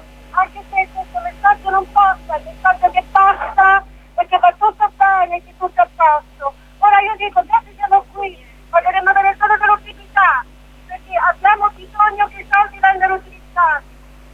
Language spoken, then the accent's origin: Italian; Arquata del Tronto, Marche, Italy; io sono originaria d'Arcuata